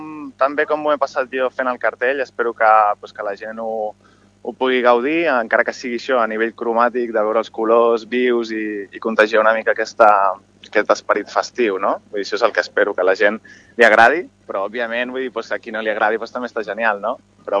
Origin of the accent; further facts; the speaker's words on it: Sant Andreu de la Barca, Catalonia, Spain; Llavors, el meu poble, Sant Andreu, era una, pues això, una cosa pendiente, no?